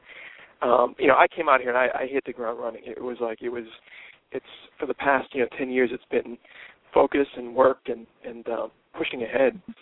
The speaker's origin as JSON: {"language": "English", "town": "Pittsburgh", "region": "Pennsylvania", "country": "United States", "lives_now": "Los Angeles, United States", "said": "I'm from Pittsburgh."}